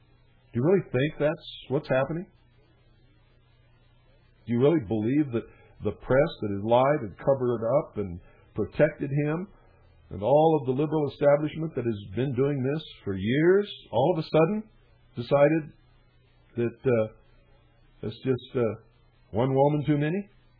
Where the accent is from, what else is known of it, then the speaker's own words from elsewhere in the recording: United States; I'm not right-wing either. I'm an American.